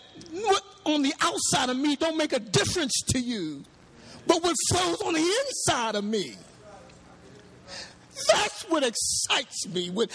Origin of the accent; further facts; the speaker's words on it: Pennsylvania, United States; I'm from Pennsylvania. I've never been to New Orleans, right?